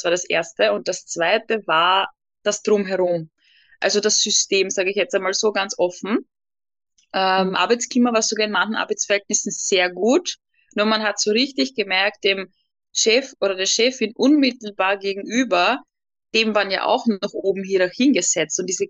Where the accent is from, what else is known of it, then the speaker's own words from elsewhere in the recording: Austria; born there; 32 Jahre alt, gebürtige Österreicherin, wie man hört